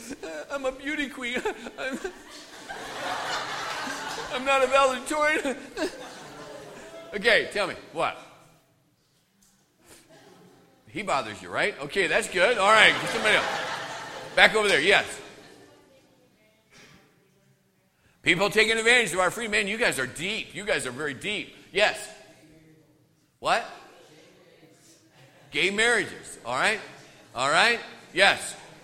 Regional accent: Midwest, United States; I'm from the Midwest, excuse me.

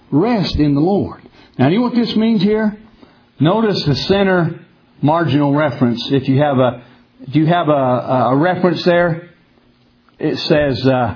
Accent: South West England, United Kingdom; Where I grew up out in the West Country, I grew up in farm country. Agriculture was the main, like around where I live now, the coal business, coal field, coal miners. That's the heartbeat of the economy. Where I grew up, it was farming, dairy

